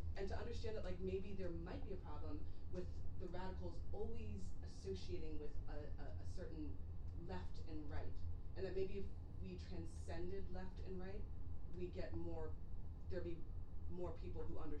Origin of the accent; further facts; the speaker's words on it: the South, United States; I grew up in the South